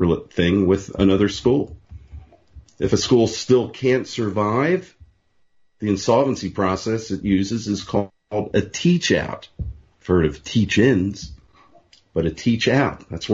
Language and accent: English; Pennsylvania, United States; here in my home state, the Pennsylvania State System of Higher Education is considering two consolidation plans for six of its 14 public universities.